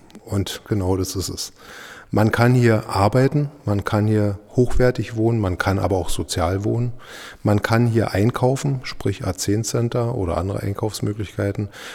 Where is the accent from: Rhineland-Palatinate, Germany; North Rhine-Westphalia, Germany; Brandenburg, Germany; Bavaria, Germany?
Brandenburg, Germany; Deutsch-Wusterhausen; Also ich bin groß geworden in Deutsch-Wusterhausen, Ortsteil von Königs-Wusterhausen.